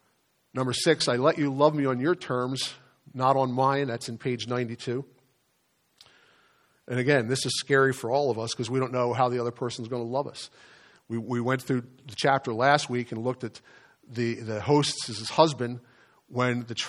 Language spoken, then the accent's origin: English; Delaware, United States; Kirkwood Gardens and Kaimensi Garden, where I grew up down in Delaware